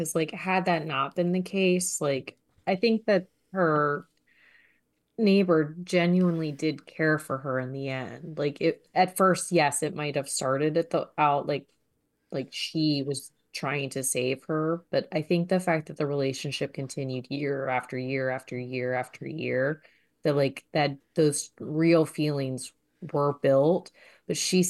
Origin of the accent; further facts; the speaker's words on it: Detroit, Michigan, United States; I grew up in Detroit. There weren't trees to climb.